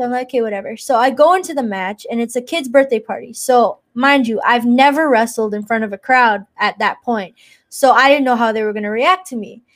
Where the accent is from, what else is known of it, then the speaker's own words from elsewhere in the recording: Malton, Ontario, Canada; because I'm from Malton, Ontario, yeah, Canada.